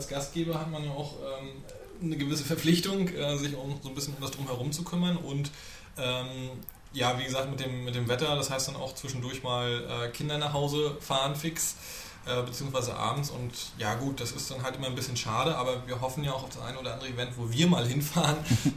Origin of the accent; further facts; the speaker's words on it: Northern Germany, Germany; als Norddeutscher ist man ja schon so ein bisschen vorgeprägt.